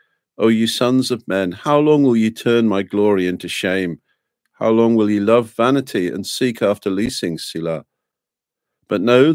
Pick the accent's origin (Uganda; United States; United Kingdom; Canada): United Kingdom; England; now in Australia; I'm English